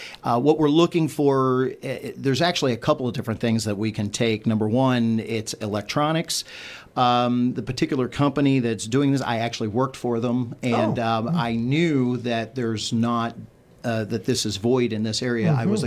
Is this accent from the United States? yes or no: yes; Hancock, United States; I'm not really new to the community. I live over in Washera County. Okay. So I'm from Hancock.